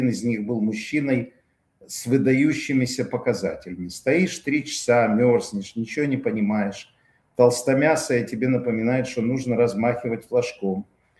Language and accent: Russian; Bashkortostan, Russia; Я родом из Башкирии